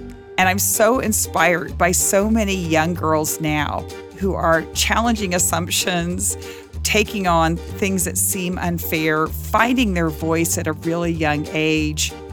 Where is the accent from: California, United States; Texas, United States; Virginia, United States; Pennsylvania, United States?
Texas, United States; I first got interested in women's rights when I was in seventh grade, growing up in Texas.